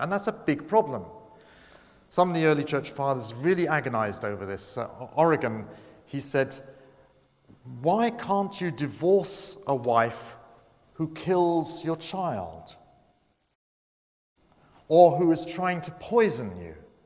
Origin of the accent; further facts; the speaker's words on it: Brighton, South East England, United Kingdom; I come from Brighton, which is the correspondent capital of the UK.